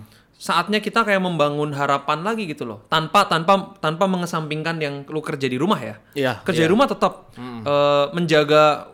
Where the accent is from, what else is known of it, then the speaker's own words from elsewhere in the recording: Bali, Indonesia; apalagi kan gue orang Bali ya, sepi banget hotel.